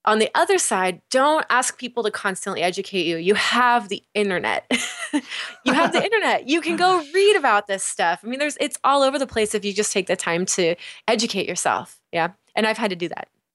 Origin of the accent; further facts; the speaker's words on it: California, United States; so I grew up in California, you know, and my high school was pretty segregated as far as the kids go. It was like 70% Hispanic community.